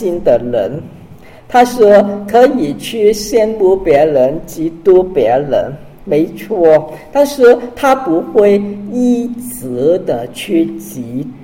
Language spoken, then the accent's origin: Chinese; China; 可能也是我们中国人的美德，我们谦虚，所以我们缺乏那个自夸。